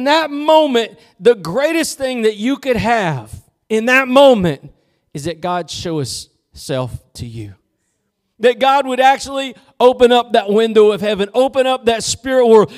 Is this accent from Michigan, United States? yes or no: no; Texas, United States; I'm from Texas, I'm slow.